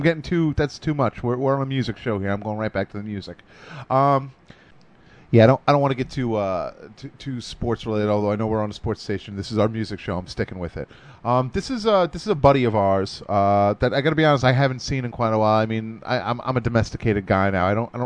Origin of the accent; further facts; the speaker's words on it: Brooklyn, New York, United States; now in Staten Island, United States; Actually, technically, we're both from Brooklyn, but we live on Staten Island now.